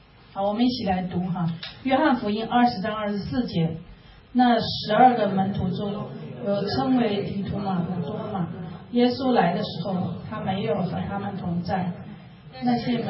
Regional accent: Wuhan, Hubei, China; 我来自中国的武汉，跟我们的刘牧师是老乡

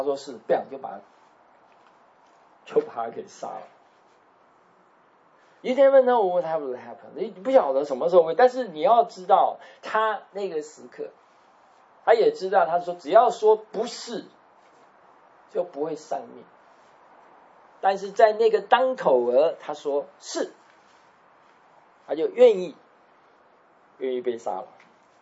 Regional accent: China; 我们中国人骂黑人叫黑鬼，对不对？

